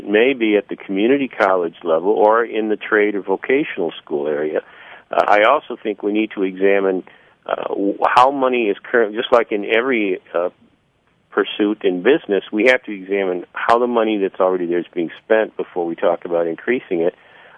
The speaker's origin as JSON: {"language": "English", "region": "Illinois", "country": "United States", "said": "I've been in this state for almost three decades. I'm a transplant. I'm from Illinois originally."}